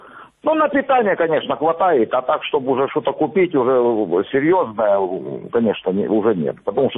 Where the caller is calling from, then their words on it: Armyansk, Crimea, Ukraine; Я из Армянска.